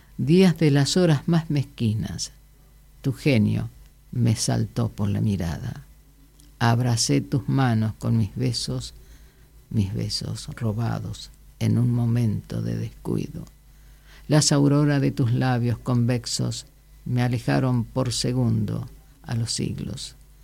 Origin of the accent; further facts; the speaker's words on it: Resistencia, Chaco, Argentina; born there; also born or lived in Río Gallegos; now in Buenos Aires, Argentina; Y yo nací en Río, en Resistencia, anduve por Río Gallegos, ahora estoy por Capital.